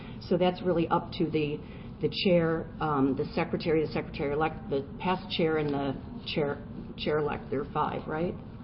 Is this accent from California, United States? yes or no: no; Washington, District of Columbia, United States; So I'm from the Washington, D.C. area.